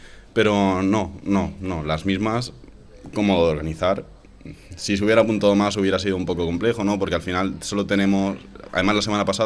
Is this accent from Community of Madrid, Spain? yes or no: no; Elche, Valencian Community, Spain; Sí, es que soy de Elche.